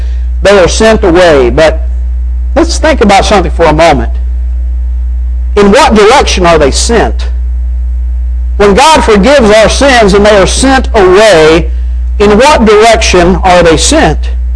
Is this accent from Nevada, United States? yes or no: no; Arkansas, United States; born or raised there